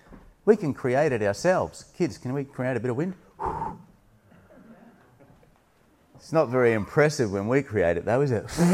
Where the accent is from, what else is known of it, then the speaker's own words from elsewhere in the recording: Wellington, New Zealand; grew up in arguably the windiest capital city in the world, at least that's what my father taught me as a little boy growing up in Wellington in New Zealand